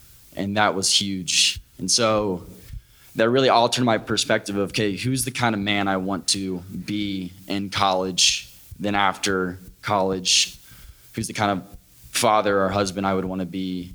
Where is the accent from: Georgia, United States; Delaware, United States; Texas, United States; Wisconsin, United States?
Georgia, United States; Norcross; So he came back to, I'm from Norcross, Georgia, and he had gone to college.